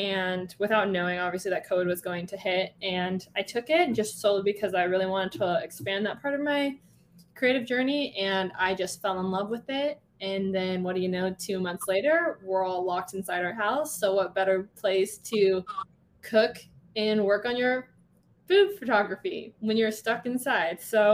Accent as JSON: {"language": "English", "region": "Washington", "country": "United States", "tie": "born or raised there", "also_born_or_lived": "Seattle", "said": "I never thought I'd end up down here, but I have, I was raised in Washington and spent a lovely few years in Seattle, and I thought it was time to go somewhere a little bit warmer."}